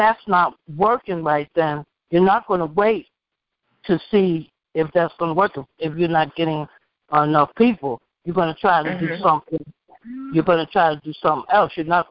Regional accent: New York, United States; I'm a New Yorker and things don't go the way it does in North Carolina.

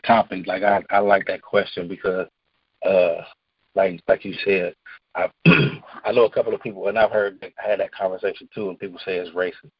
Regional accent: Cincinnati, Ohio, United States; now in Houston, United States; Like, I'm from Cincinnati, but I am right now in Pasadena, Houston, Texas.

